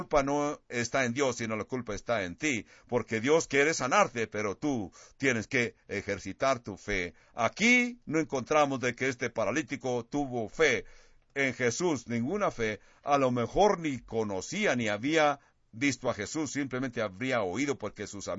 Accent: California, United States; now in New Mexico, United States; Aquí, en esta área que vivimos en Nuevo México, de veras, no hay mucho tráfico. Yo crecí en California

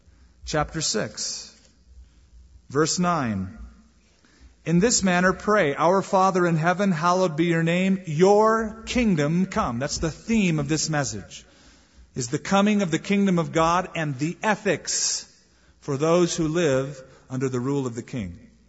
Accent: California, United States; moved away; Now, I came from Southern California, where by this time Christian music was fully developed and there were lots of recording agencies and studios.

